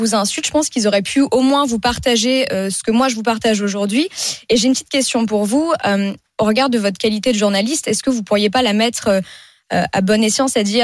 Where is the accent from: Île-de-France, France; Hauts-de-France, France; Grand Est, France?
Île-de-France, France; Sarcelles; Moi, j'ai grandi à Sarcelles